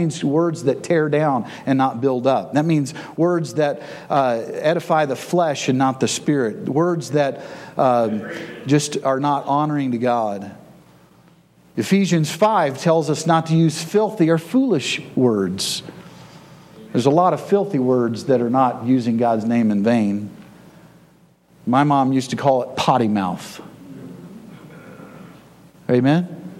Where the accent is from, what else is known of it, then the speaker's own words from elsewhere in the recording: the South, United States; Yeah, that's right, I'm from the South, and I'm death on racism, because it's nothing but pride.